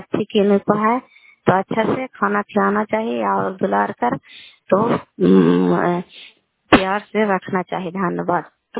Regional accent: Kalyanpur, Bihar, India; घर कल्याणपुर वाली बेलसी पंचायत प्रखंड चंडी जिला लालनंदा का निवासी हूँ।

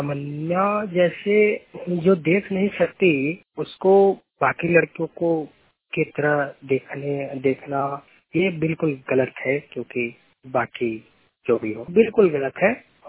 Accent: Ghazipur, Uttar Pradesh, India; मैं गाजीपुर का रहने वाला हूँ।

